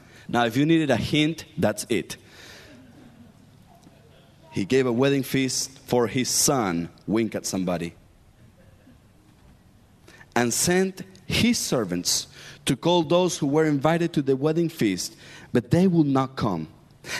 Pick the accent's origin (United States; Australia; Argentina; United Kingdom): Argentina; You see, I am from Argentina, and there is something that we do there, which is we love to grill steaks.